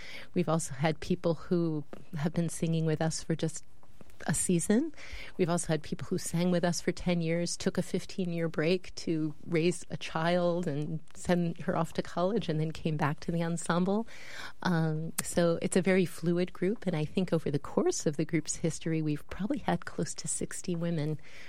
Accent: United States; our own sort of artistic sensibility as American artists who've sort of been exploring world music and contemporary music traditions now for almost three decades.

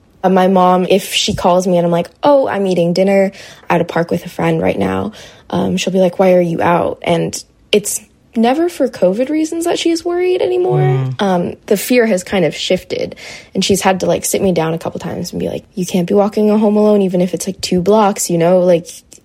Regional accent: Sacramento, California, United States; also born or lived in San Francisco Bay Area; I grew up in Sacramento for the most part, born in the Bay, but grew up in Sacramento.

